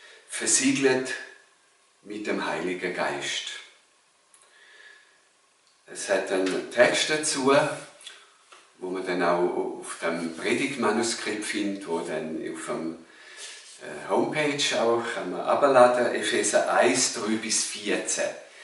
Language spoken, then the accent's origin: German; Switzerland; wir sind ja Schweizer